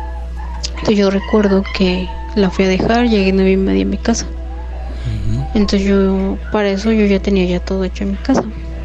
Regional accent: Mexico City, Mexico; soy de la Ciudad de México, exactamente el DF.

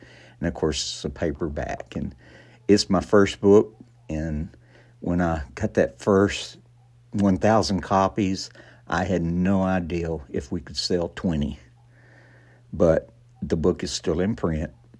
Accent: East Texas, United States; things I've learned from growing up in the Piney Woods. As you well know, I'm very proud of my Piney Woods roots.

